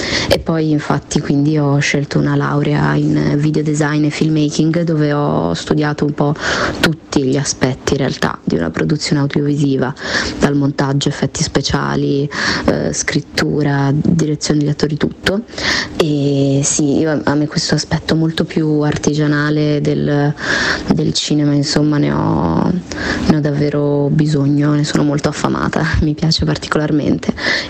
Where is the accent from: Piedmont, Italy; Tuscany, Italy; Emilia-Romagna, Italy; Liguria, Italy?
Liguria, Italy; Genoa; Io sono nata a Genova, quindi sono genovese